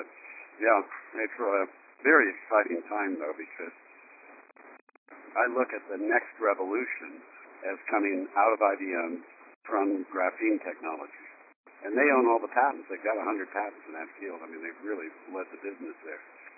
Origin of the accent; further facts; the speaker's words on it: Silicon Valley, California, United States; So I grew up in Silicon Valley, and I was really young.